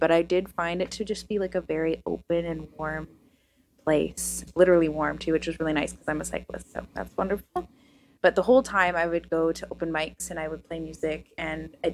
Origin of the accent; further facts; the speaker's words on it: Ontario, Canada; moved away; I was almost a Victoria baby, but I was raised in Ontario, and then my mom took us on a trip to revisit out here